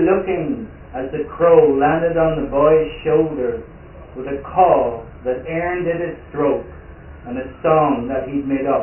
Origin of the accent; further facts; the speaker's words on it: Ulster, Ireland; I grew up right on the Atlantic Ocean in Donegal. So whenever I go back there, I go down to the beach.